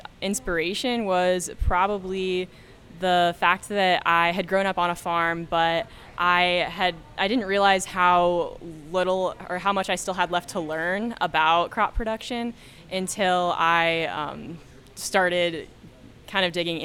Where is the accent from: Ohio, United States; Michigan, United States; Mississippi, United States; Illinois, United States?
Ohio, United States; I am from the Buckeye Valley DACC FFA chapter in Ohio. I grew up on my family's diversified farming operation